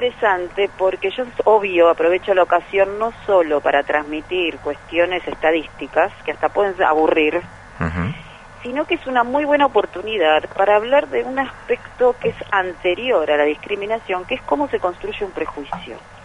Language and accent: Spanish; Argentina; Yo no soy solamente judía. Soy mujer, soy argentina, soy mamá, soy sefaradí, soy abogada.